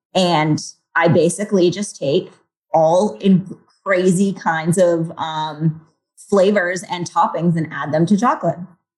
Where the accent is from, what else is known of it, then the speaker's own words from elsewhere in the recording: Freetown, Massachusetts, United States; also born or lived in Boston; So I'm born and raised in Massachusetts, down in the South Coast area. Grew up in Freetown, Mass. Went to Framingham State College, lived in Boston all through my 20s.